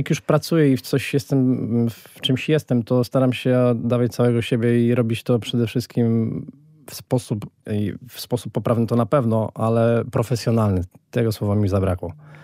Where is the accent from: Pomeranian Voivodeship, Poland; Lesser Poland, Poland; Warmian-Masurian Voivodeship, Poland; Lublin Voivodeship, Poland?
Lublin Voivodeship, Poland; Dęblin; Ja pochodzę z Dęblina, więc lotnictwo...